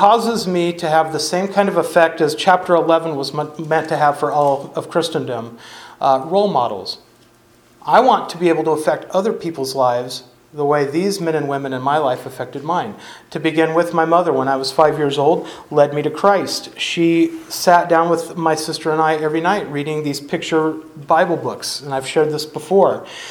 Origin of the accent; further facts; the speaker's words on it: California, United States; Often I get homesick as I think about where I grew up in California